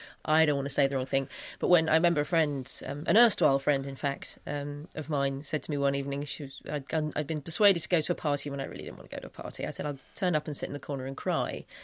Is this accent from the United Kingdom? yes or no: yes; England, United Kingdom; I'm English.